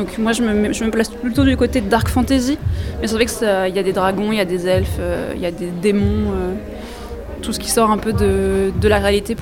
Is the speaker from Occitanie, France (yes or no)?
no; Lille, Hauts-de-France, France; Du coup moi je suis originaire de Lille, donc j'ai mes parents qui vivent à Lille